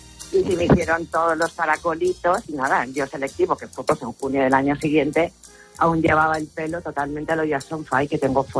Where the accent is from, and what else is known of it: Valencian Community, Spain